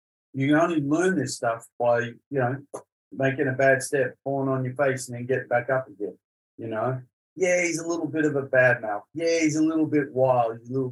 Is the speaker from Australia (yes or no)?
yes; Australia; As an Aussie, I'm absolutely certain that he gets the backhanders